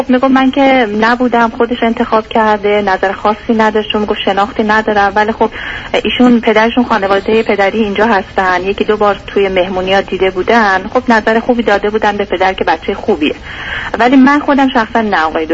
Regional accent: Iran; moved away as an adult; also born or lived in Turkey; now in Canada; من الان 6 سال کانادا هستم، ولی قبل از اون ترکیه زندگی میکردم، یعنی در واقع همون 9 سال من خارج از ایران هستم.

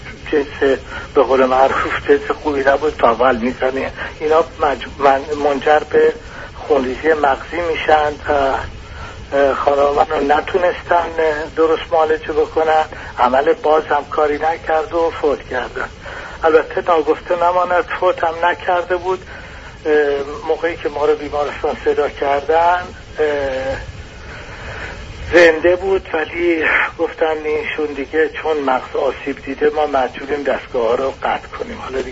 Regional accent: Iran; also born or lived in Italy; now in Germany; 40 سال پیش، سال 58-59 من از ایران اومدم بیرون. حدود 20 و چند سال در ایتالیا زندگی کردم. به علت فشار اقتصادی که وارد ایتالیا شد، سال 2000 به آلمان نقل انتقال دادم.

